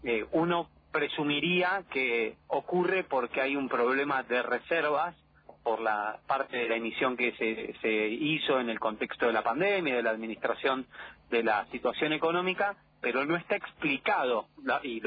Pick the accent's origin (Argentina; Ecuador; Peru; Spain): Argentina; Pinamar, Buenos Aires Province; yo soy argentino, además de pinamarense